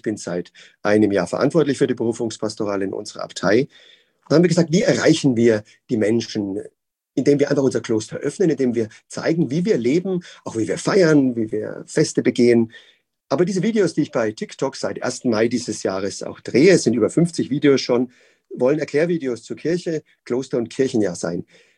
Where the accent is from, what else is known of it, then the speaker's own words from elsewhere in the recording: Würzburg, Bavaria, Germany; Ich bin gebürtiger Würzburger, bin aufgewachsen als Oberministrant in der Pfarrei und wollte Priester werden.